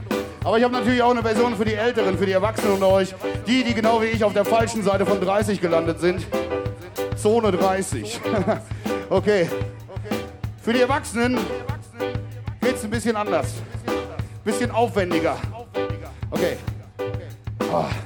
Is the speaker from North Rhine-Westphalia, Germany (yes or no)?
yes; Münster, North Rhine-Westphalia, Germany; Einige von euch werden es wissen, ich komme aus Münster.